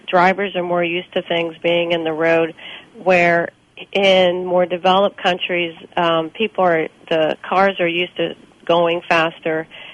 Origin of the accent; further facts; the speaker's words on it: United States; It was difficult to travel as an American.